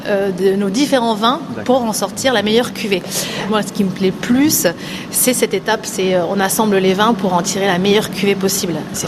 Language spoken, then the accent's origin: French; Bordeaux, Nouvelle-Aquitaine, France; Moi, je viens de Bordeaux.